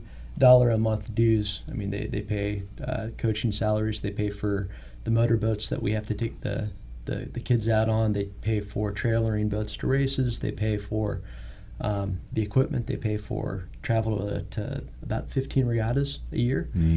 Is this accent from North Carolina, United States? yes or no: no; Kansas, United States; I knew rowing was a thing, but I grew up in Kansas.